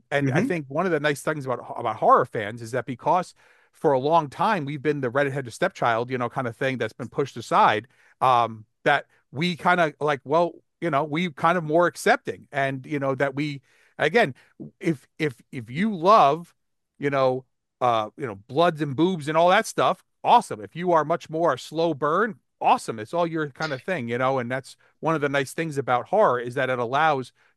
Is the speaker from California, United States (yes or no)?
no; Brewster, New York, United States; That's where we're from. We're from Brewster.